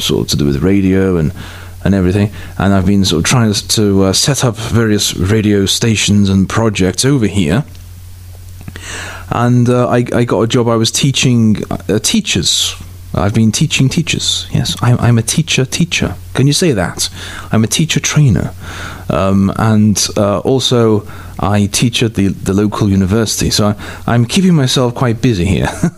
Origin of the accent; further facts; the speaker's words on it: Liverpool, North West England, United Kingdom; I'm from Liverpool and, you know, I've only got to, like, walk into the room and people know I'm from Liverpool